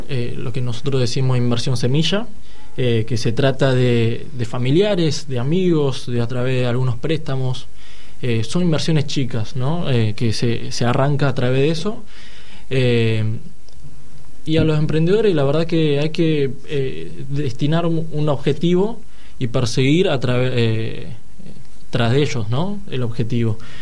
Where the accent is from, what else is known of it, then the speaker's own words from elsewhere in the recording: Fujian, China; now in Argentina; yo soy de la ciudad de Fujian, de la provincia de Fujian. Y la verdad que muchos de los chinos que estamos en Argentina somos de la provincia.